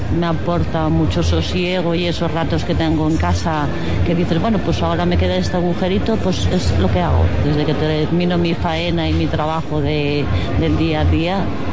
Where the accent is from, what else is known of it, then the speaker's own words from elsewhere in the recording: Vegadeo, Asturias, Spain; ahora me ha apetecido venir a mi pueblo a presentar pues aquí mi trabajo.